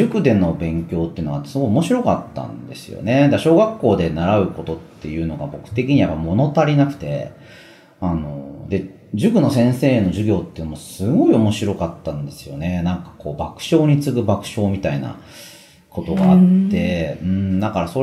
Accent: Narashino, Chiba, Japan; 僕出身は千葉県の習志野市ですけれども、それで受験をして東京の中学校に通うことになったんですけど、

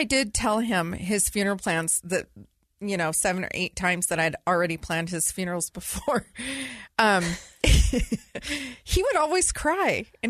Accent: California, United States; We're both from California. We love that plant

